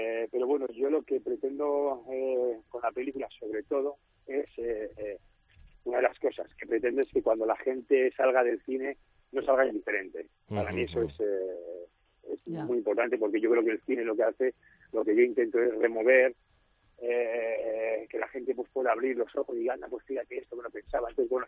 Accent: Aragon, Spain; También quieren hacer, como soy maño, quieren hacer también un estreno grande también en Zaragoza.

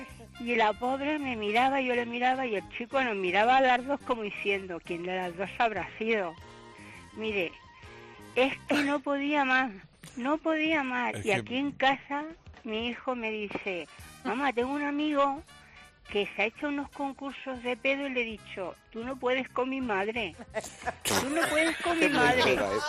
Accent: Valencia, Valencian Community, Spain; El récord lo tengo yo, que soy de Valencia.

